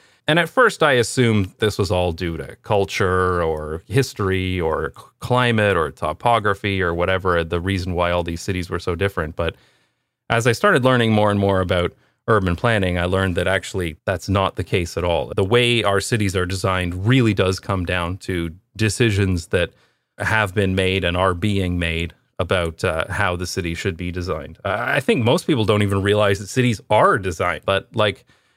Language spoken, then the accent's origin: English; London, Ontario, Canada; also born or lived in Toronto / United Kingdom / Taiwan / Belgium; I'm from London, Ontario. I lived in Toronto after graduation, and then my wife and I lived in the UK for a while, Taiwan, Belgium, back to Canada.